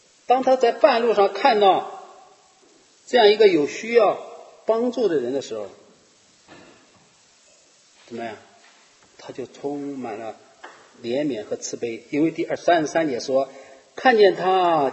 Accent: Henan, China; 我这次回中国啊，我看了一个电视，郑州，我是河南的嘛

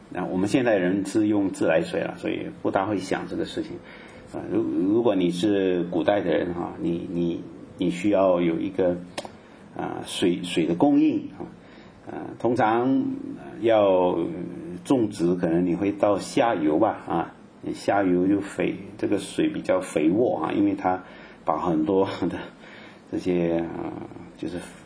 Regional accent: Malaysia; 好像我马来西亚人就很怕

